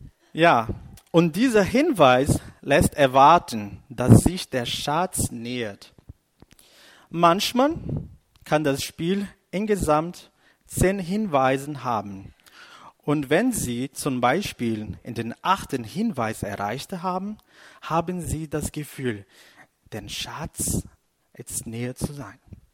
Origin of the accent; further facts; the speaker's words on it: Brazil; German is a second language; Ich komme aus Brasilien